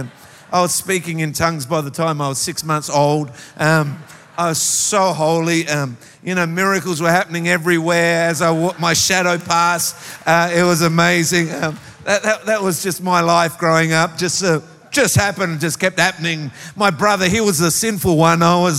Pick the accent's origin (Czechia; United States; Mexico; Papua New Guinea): Papua New Guinea; born there; I was born in Papua New Guinea.